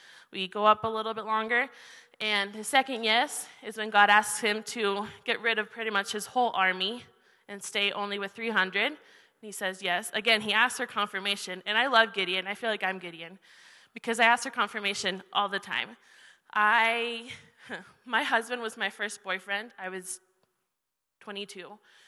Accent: Spain; Growing up in Spain, I don't know how many of you have gone to Spain.

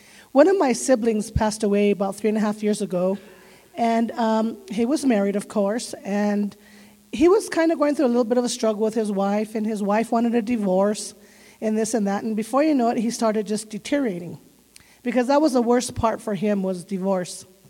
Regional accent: Santa Fe, New Mexico, United States; I am from Santa Fe, New Mexico, and this is my first cleansing stream I've ever come to.

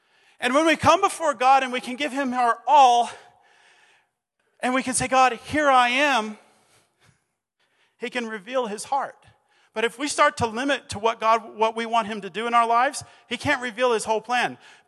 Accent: Pagosa Springs, Colorado, United States; I grew up here in Pagosa riding my bike. I love Colorado.

